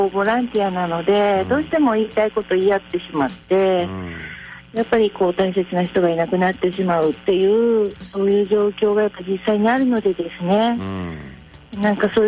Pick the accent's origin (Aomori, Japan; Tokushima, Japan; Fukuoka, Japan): Fukuoka, Japan; あ、福岡です。